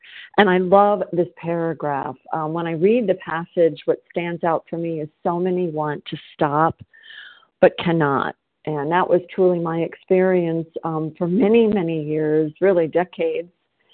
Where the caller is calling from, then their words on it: South Carolina, United States; I'm a grateful, recovered, compulsive overeater, and I'm calling from South Carolina.